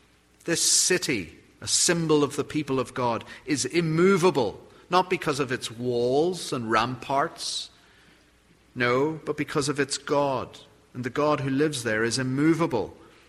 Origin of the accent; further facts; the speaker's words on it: Belfast, Northern Ireland, United Kingdom; I'm from Belfast, not in Texas, but in Northern Ireland.